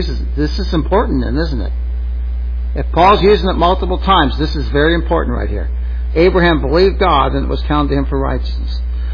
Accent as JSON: {"language": "English", "country": "Canada", "said": "There's no salvation because I'm Canadian."}